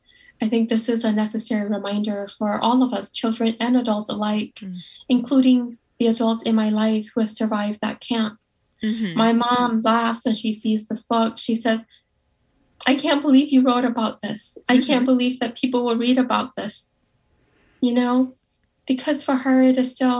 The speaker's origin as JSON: {"language": "English", "country": "United States", "lives_now": "Twin Cities, United States", "said": "I'm Hmong American."}